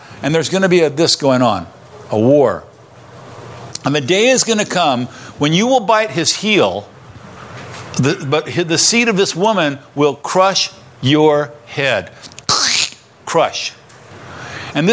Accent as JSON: {"language": "English", "region": "Nevada", "country": "United States", "said": "I'm from Southern Nevada. I've seen rattlesnakes mating."}